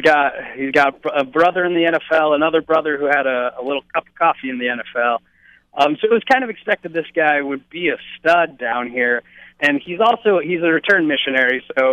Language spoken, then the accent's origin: English; Salt Lake City, Utah, United States; I hail from Salt Lake originally. I did my undergrad at Utah, and then I've been covering the T-Birds for about 2 years now.